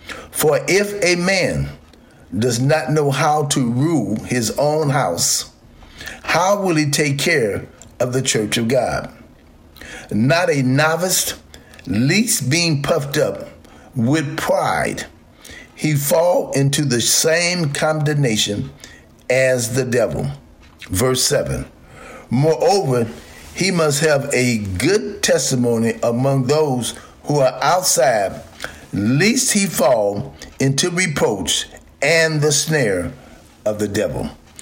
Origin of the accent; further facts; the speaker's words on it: United States; I live in America. I am an American. I was born here, raised here, went to school here in the good old U.S. of A.